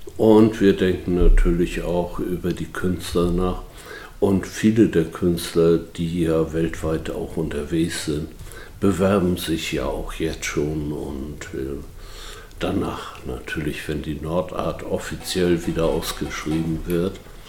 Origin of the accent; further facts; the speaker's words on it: Büdelsdorf, Schleswig-Holstein, Germany; born there; und sind hier nicht nur geboren in Büdelsdorf, sondern haben die Welt auch von anderen Ecken kennengelernt.